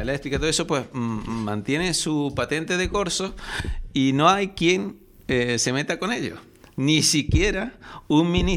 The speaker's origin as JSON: {"language": "Spanish", "region": "Andalusia", "country": "Spain", "said": "Somos los andaluces los que menos reclamamos, ¿no?"}